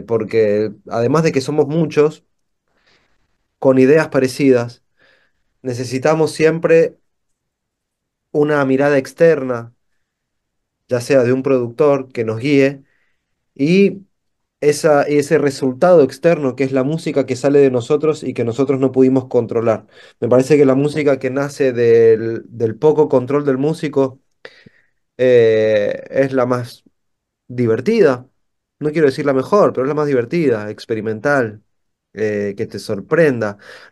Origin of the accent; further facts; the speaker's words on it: Mendoza, Argentina; now in Buenos Aires, Argentina; Nosotros, la mayoría, venimos de Mendoza, que es cordillera de los Andes, una ciudad de montañas. Nos mudamos acá a Buenos Aires, que es como el centro neurálgico cultural del país.